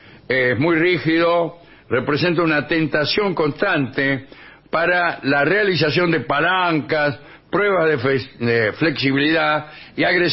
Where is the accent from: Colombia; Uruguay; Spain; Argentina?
Argentina; como yo soy argentino, no me gustaría que al decir los argentinos son todos fascistas me incluyeran a mí.